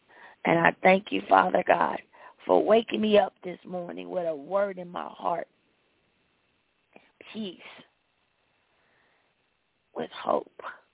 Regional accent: the South, United States; accent: Southern; And when I get all kind of discombobulated, you'll hear my southern accent come out.

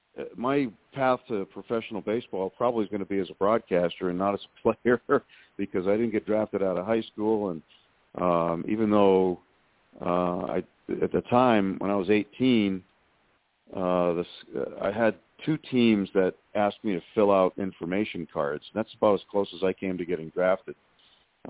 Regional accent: New England, United States; The only reason I left was because I'm from New England.

